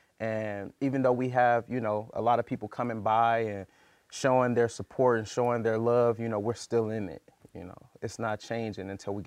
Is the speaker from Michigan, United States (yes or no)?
yes; Flint, Michigan, United States; growing up in Flint, I played varsity football all 4 years